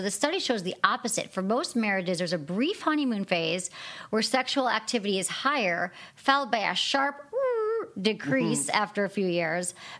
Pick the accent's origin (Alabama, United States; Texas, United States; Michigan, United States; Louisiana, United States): Michigan, United States; now in California, United States; I grew up in Michigan, so it's like, where are we going to go? It's warm. We're going to go to Florida.